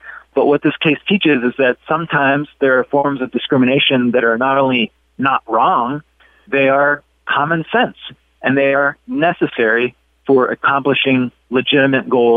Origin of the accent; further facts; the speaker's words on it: Salt Lake City, Utah, United States; Yeah, so the Amos case, we'll call it for shorthand, actually arose in my hometown, Salt Lake City, just down the street from where I am right now.